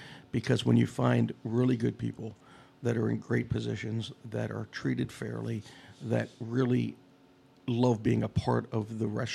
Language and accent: English; Bel Air, Maryland, United States; I grew up in Bel Air, Maryland.